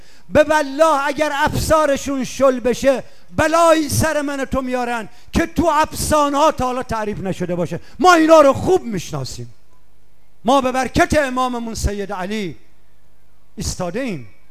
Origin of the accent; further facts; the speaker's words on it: Khuzestan, Iran; من بچه خوزستانم، سالی دو بار بارون داشتیم